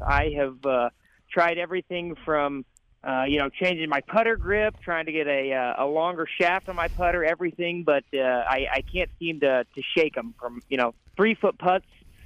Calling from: Effingham, Illinois, United States; From Effingham, Illinois.

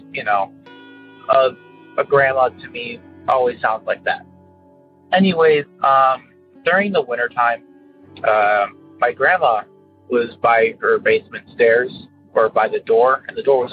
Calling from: Carol Stream, Illinois, United States; I'm currently calling from Carroll Stream, Illinois.

